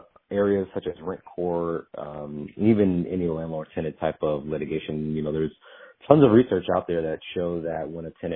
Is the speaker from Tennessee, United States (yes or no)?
yes; Nashville, Tennessee, United States; No, I'm actually, I'm from Nashville, Tennessee.